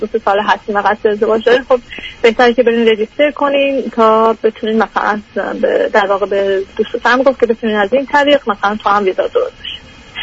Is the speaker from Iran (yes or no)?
yes; Iran; moved away as an adult; 8 سال که از ایران خارج شدم اومدم اروپا فوق لیسانس و با ویزای استودنتی اومدم.